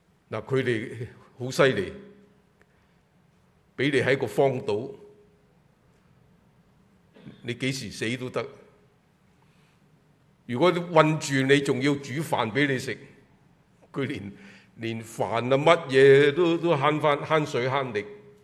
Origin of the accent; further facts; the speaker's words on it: China; 所以你會看見我們中國人都是做了皇帝想什麼？